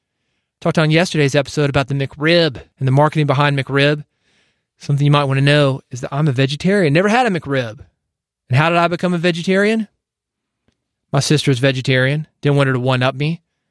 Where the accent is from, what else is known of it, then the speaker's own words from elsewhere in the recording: Nashville, Tennessee, United States; When I was growing up, I was born in Nashville, Tennessee. And like a lot of people from Nashville, Tennessee, I play guitar.